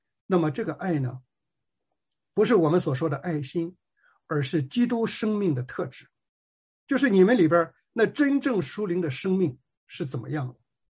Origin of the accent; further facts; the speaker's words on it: China; 我们中国人把很多很多的资源都消耗在了战争的里面，消耗在了斗争的里面。我们从49年到今天，是吧？